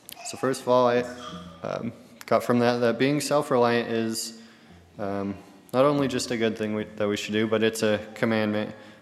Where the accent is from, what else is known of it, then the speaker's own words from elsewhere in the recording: Idaho Falls, Idaho, United States; Like my wife said, we moved here just a couple months ago. I'm originally from Idaho Falls. I grew up there and was going to school in Rexburg.